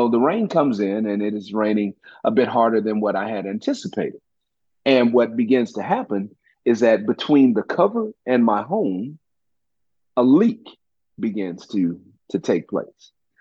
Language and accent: English; Texas, United States; You know, I'm a Texan.